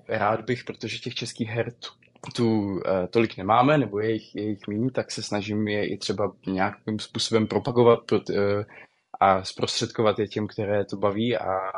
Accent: Prague, Czechia; Je mi 25. Jsem Pražák, studuju v současné době na Filozofické fakultě, obor rusistika, ruština a ruský jazyk a literatura.

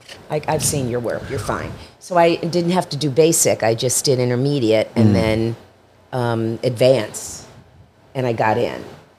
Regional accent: Miami, Florida, United States; I'm from Miami, Florida. So that's where I was raised.

